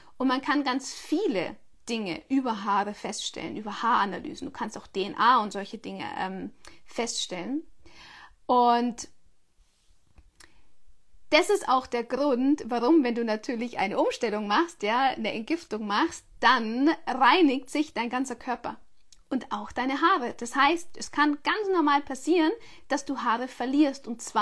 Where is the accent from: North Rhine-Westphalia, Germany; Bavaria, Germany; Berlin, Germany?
Bavaria, Germany; zumindest da, wo ich herkomme aus Bayern, ist nicht unbedingt Chlor im Wasser